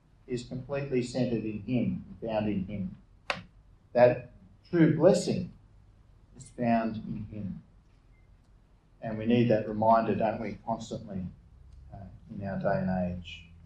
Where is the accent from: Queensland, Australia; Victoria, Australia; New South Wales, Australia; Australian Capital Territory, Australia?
New South Wales, Australia; And so growing up in the Blue Mountains, I was often doing that.